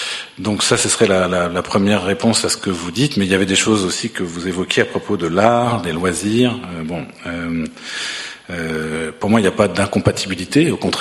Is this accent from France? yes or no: yes; Brittany, France; now in Canada; mais je connais un peu celle de mon pays d'origine. Les paysans bretons, ils faisaient de l'art